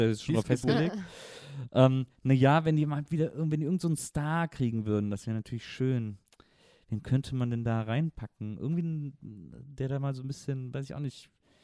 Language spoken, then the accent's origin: German; North Rhine-Westphalia, Germany; now in Berlin, Germany; Ich bin ja in Westdeutschland groß geworden. Ich bin ja im Rheinland groß geworden, zwischen Köln und Bonn in so einem kleinen Städtchen.